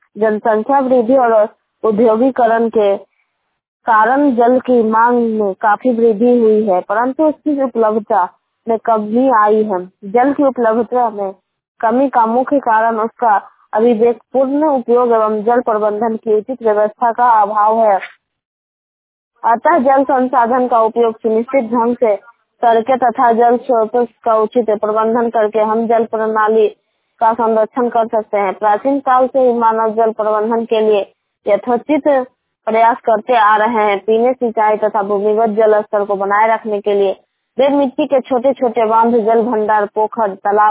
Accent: Barh, Bihar, India; मैं पटना जिला से हूँ। पटना जिला के बाढ़ के गांव ये छोटे से गांव से हूँ।

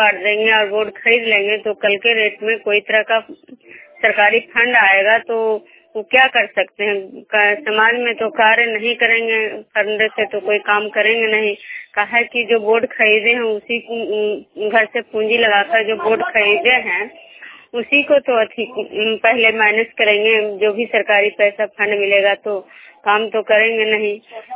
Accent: Vishnupur, Bihar, India; मैं विष्णुपुर ग्राम खजरा पंचायत नालंदा जिला नगर नौसा प्रखंड की निवासी हूँ।

